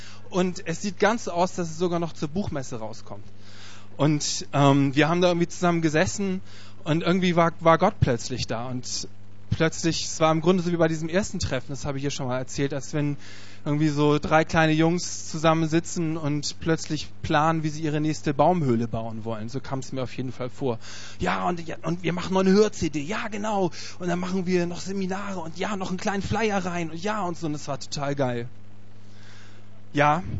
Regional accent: Hamburg, Germany; now in Cologne, Germany; ich komme ursprünglich aus Hamburg, wohne jetzt seit ein paar Jahren in Köln

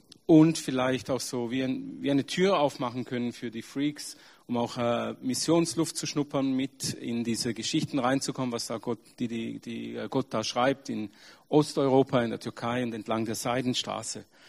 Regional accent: Switzerland; bin in der Schweiz geboren und aufgewachsen, aber in eine türkische Familie, bin im Islam erzogen worden, durfte aber mit 19 zu Jesus finden.

